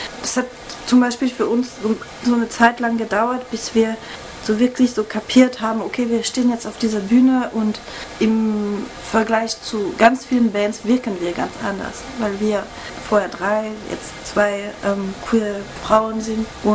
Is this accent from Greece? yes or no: no; Switzerland; wenn man nach Österreich geht oder in die Schweiz, wo ich aufgewachsen bin